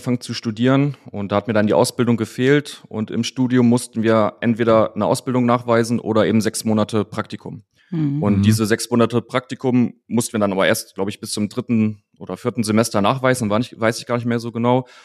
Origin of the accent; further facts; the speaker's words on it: Germany; ich komme aus Nordhessen, Südniedersachsen. Zur groben Orientierung sage ich dann immer zwischen Kassel und Göttingen. Bin 31 Jahre alt